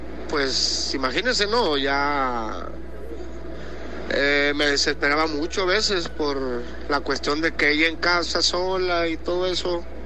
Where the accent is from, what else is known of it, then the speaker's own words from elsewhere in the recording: Culiacán, Sinaloa, Mexico; soy de Culiacán.